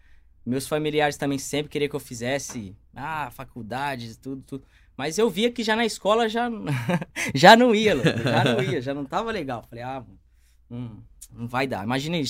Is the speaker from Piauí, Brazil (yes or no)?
no; Campinas, São Paulo, Brazil; Campinas. Campinas. Nasci mesmo. Em Campinas, fui criado em Campinas. E até hoje estamos aí em Campinas